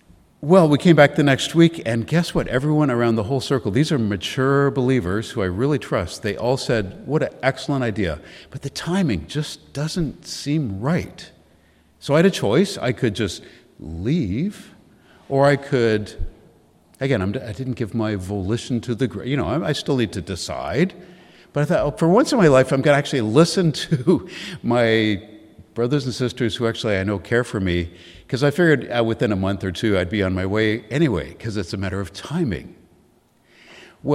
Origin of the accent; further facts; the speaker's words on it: Toronto, Ontario, Canada; I'm from the Toronto area, and I thought I would just do what anyone else does, is I'm just going to move to Vancouver to go to this school.